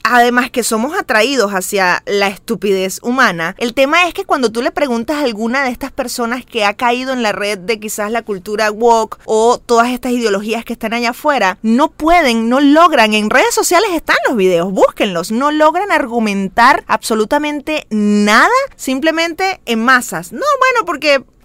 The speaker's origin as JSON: {"language": "Spanish", "country": "Venezuela", "said": "yo lo confirmo, que vengo de Venezuela"}